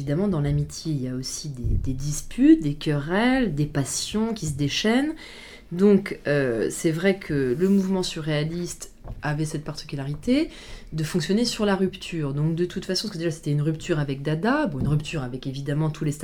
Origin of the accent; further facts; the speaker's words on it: New Caledonia; Moi, je viens de Nouvelle-Calédonie, et en Nouvelle-Calédonie, on était une bande de copains au collège et au lycée.